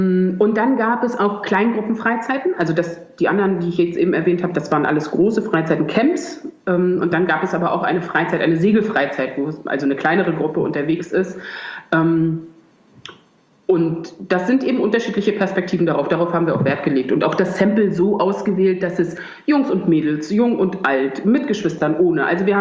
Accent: Germany; born there; ich bin tatsächlich gebürtig aus dem Ostteil

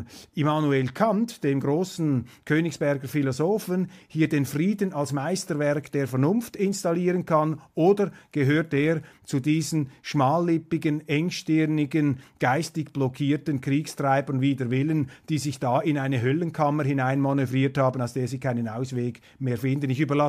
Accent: Switzerland; Ich weiß, da sollte man sich als Schweizer vielleicht jetzt etwas zurückhalten in der Kommentierung.

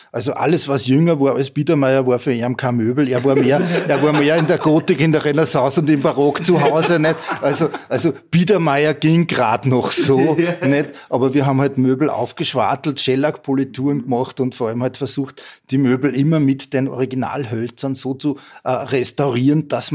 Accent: Hallstatt, Upper Austria, Austria; Ich bin in Hallstatt aufgewachsen, im Salzkammergut, direkt am See. Ein Sohn von einem Gasthof, ja, das relativ bekannt ist.

